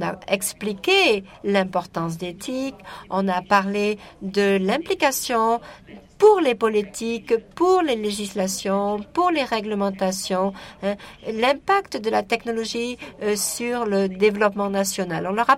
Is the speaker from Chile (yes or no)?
yes; Chile; Où je viens du Chili.